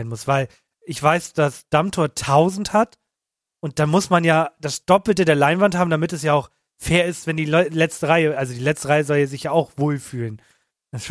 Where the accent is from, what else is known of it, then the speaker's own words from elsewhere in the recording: Hamburg, Germany; wir kommen aus Hamburg